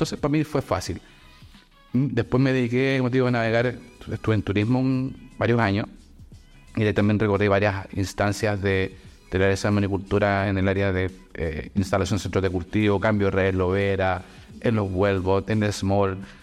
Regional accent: Castro, Los Lagos, Chile; born there; Castro. Chiloé.

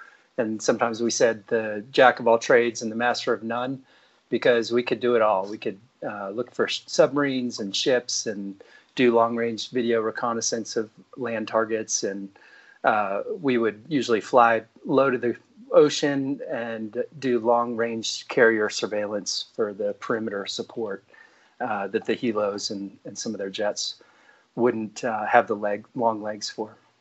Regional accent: St. Louis, Missouri, United States; And I come from St. Louis and went to Miami of Ohio and had a 20-year career in the Navy

